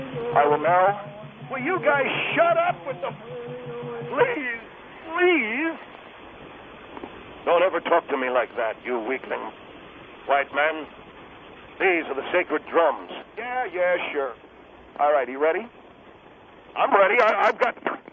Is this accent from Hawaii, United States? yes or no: no; Bronx, New York, United States; now in Las Vegas, United States; We come from originally from the Bronx, from Las Vegas.